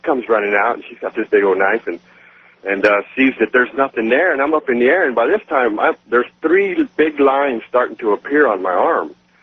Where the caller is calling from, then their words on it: San Antonio, Texas, United States; I'm calling from San Antonio, Texas, listening on the big blowtorch, WOAI.